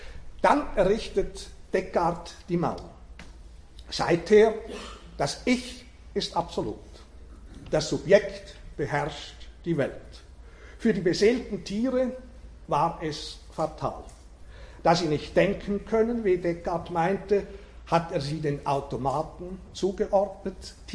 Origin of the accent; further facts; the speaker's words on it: Switzerland; Als Schweizer